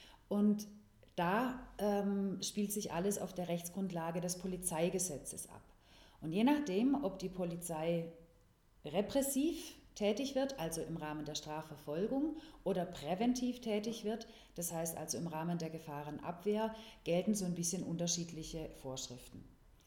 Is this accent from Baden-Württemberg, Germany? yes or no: yes; Baden-Württemberg, Germany; accent: Swabian; Ihr könnt an meinem Dialekt hören, dass ich aus dem Schwäbischen komme, aber tatsächlich bin ich tätig in Lörrach und Freiburg, also im Südbadischen.